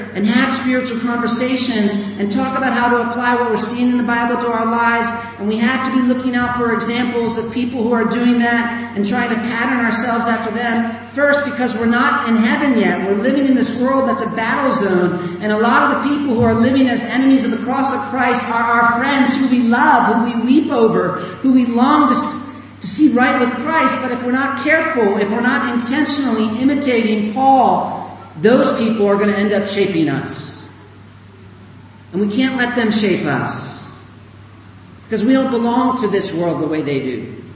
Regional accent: United States; now in South Africa; Imagine me changing my accent. I'm from America. I'm not South African.

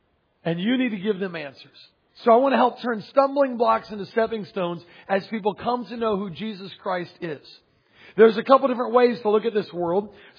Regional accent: Pensacola, Florida, United States; by the way, if I haven't gotten to meet you yet. I'm from Pensacola, Florida.

